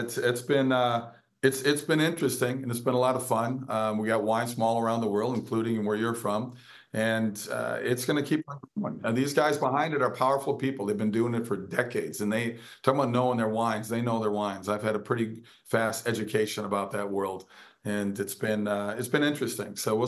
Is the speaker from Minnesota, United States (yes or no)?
yes; Minnesota, United States; I narrated this guy from my home state of Minnesota.